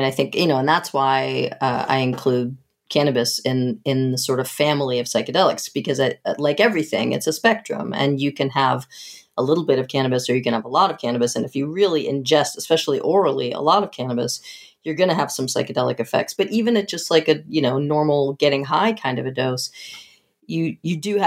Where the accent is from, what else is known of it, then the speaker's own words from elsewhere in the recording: Massachusetts, United States; I grew up outside of Boston. We would go in the city sometimes